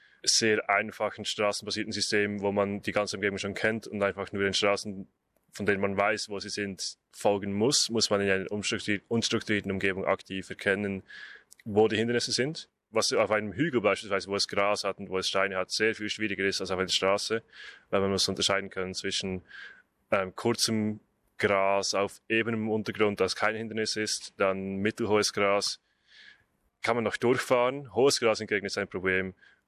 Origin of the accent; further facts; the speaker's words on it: Bern, Switzerland; moved away as an adult; now in Australia; ich komme auch aus der Schweiz, aus dem wunderschönen Berner Oberland. Ich habe auch in Zürich Maschinenbau studiert und bin jetzt auch hier